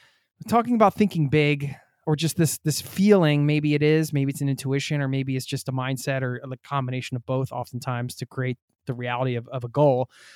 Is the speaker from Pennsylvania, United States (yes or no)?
yes; Pennsylvania, United States; Yeah, I'm from outside of Philly, so, you know, we grew up in the same area.